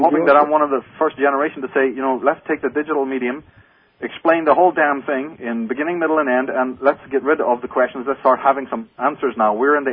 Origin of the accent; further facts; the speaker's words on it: Ireland; You know, well, look, I'm from Ireland, and that kind of jive does not work on me.